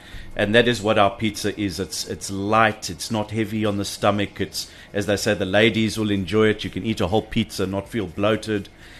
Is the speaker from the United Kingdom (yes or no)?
no; Johannesburg, Gauteng, South Africa; That was a long, long time ago when I was born and raised in Johannesburg.